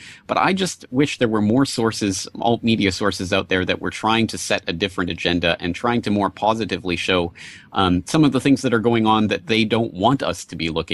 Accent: Canada; now in Japan; I'm a Canadian living here in Japan

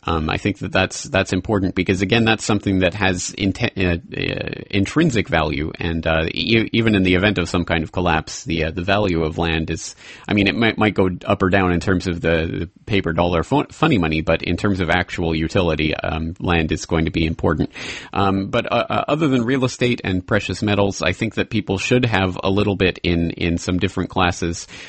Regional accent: Canada; now in Japan; Being a Canadian in Japan

